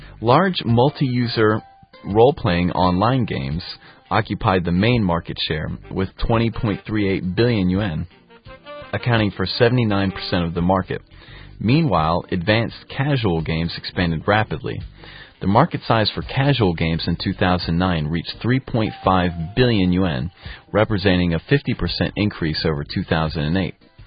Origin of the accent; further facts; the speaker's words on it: United States; that's larger than the entire population of my home country, the United States.